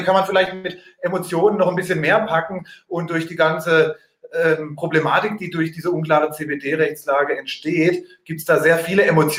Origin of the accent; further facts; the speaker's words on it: Lahr, Baden-Württemberg, Germany; habe den dann nur noch in meiner Heimatstadt in Lahr gekauft.